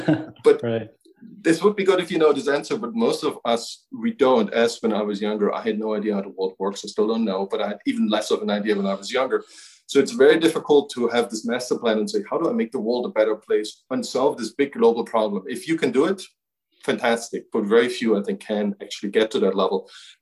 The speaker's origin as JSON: {"language": "English", "country": "Germany", "tie": "born or raised there", "said": "I grew up in Germany, right?"}